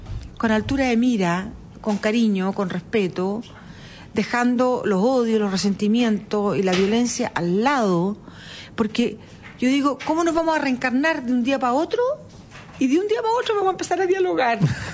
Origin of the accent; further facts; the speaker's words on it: Chile; sobre todo en estos momentos difíciles en que nos encontramos como chilenos